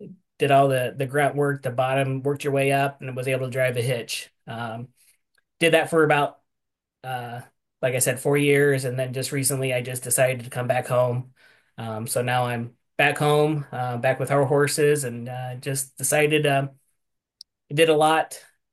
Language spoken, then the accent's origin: English; Springfield, Illinois, United States; I'm from Springfield, Illinois.